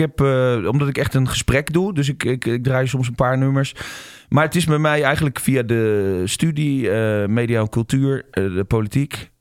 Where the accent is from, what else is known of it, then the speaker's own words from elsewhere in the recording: The Hague, South Holland, Netherlands; Ik kom uit Den Haag en dat doe ik iedere vrijdag een uurtje.